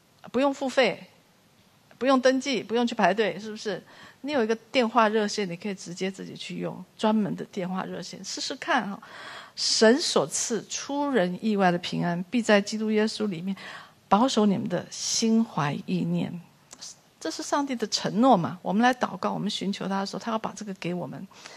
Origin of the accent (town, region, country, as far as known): China